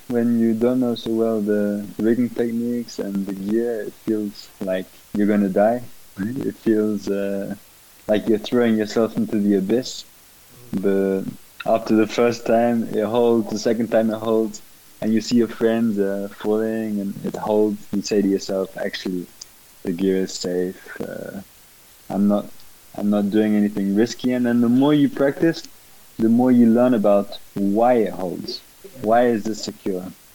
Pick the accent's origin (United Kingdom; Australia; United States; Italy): United Kingdom; Bristol, South West England; now in France; I'm from Bristol and I'm living in France.